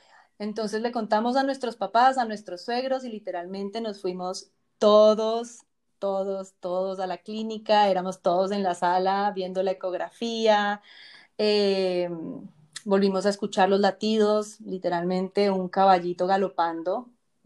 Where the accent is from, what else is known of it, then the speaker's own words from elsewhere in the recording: Cali, Valle del Cauca, Colombia; moved away; lo trasladaron a Cali, o sea, a mi ciudad natal, a mi país. Después de 20 años de haber vivido por allá